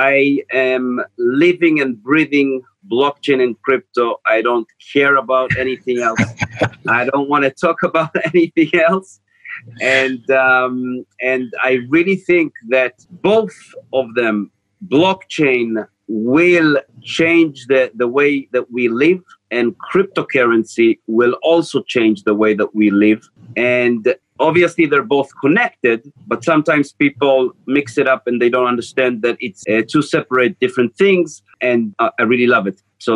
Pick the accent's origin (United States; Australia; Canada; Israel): Israel; English is a second language; I'm originally from Israel, so I was very involved with the Israeli high-tech and startup scene.